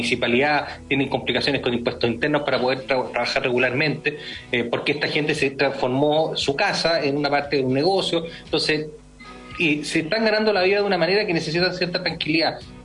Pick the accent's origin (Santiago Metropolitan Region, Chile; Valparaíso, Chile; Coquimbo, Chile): Santiago Metropolitan Region, Chile; Colina; Yo vengo de Colina, que Colina es bastante verde, es más agrícola